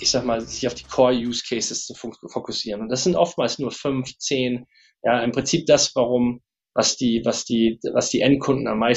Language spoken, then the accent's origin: German; Mainz, Rhineland-Palatinate, Germany; moved away as an adult; now in London, United Kingdom; ich bin in Mainz aufgewachsen, zur Schule gegangen, habe dann BWL studiert, war dann im Investmentbanking, im M&A-Bereich aktiv, vor 13 Jahren bin ich nach London gezogen